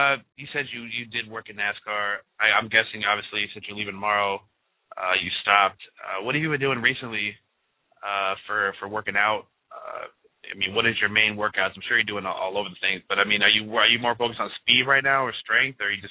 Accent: Florida, United States; So I'm from the Keys, man, and we're like 3 feet above sea level.

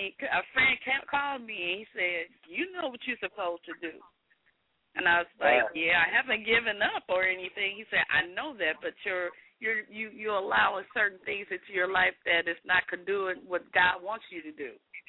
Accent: St. Louis, Missouri, United States; I'm from St. Louis.

